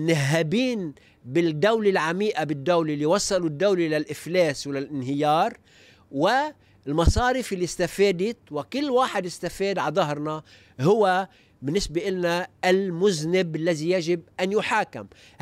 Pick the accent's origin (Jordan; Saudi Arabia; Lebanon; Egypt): Lebanon; نحن كلبنانيين ضحايا، كمودعين مش معنيين على الاطلاق